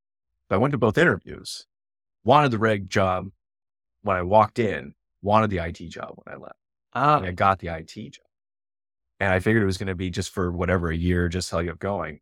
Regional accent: Minneapolis, Minnesota, United States; moved away as an adult; also born or lived in Boston; I'm originally from Minneapolis, moved to Boston, and was looking for a job in regulatory affairs space

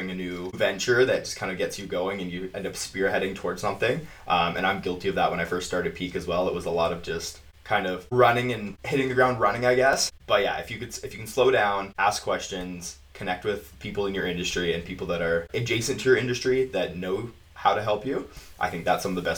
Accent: Prince George, British Columbia, Canada; And growing up in Prince George, I got bored pretty easy.

